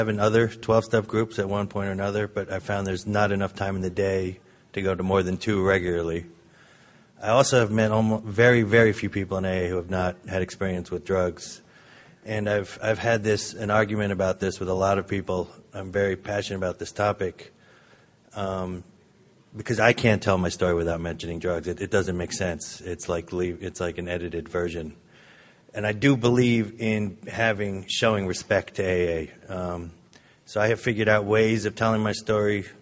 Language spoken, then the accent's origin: English; Brooklyn, New York, United States; I'm an alcoholic from Brooklyn, New York.